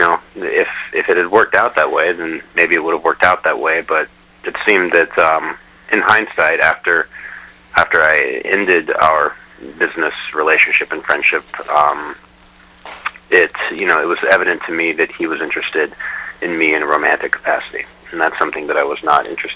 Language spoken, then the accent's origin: English; Portland, Oregon, United States; I'm from Portland, Oregon. And I was at a time going to college in Boston at Emerson College, but it was a summer.